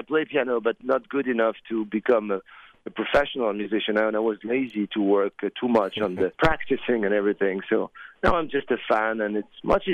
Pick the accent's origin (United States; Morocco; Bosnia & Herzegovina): Morocco; also born or lived in France; I have expats from Morocco because I was born in Morocco and raised in Morocco.